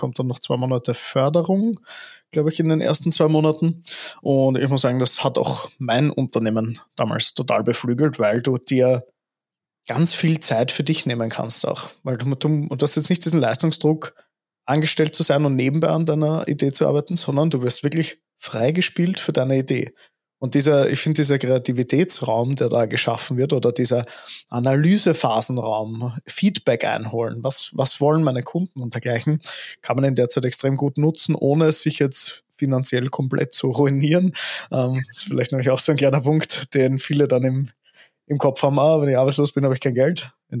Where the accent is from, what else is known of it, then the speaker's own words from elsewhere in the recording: Austria; Bei uns in Österreich gibt es das UGB und ein Unternehmensgründungsprogramm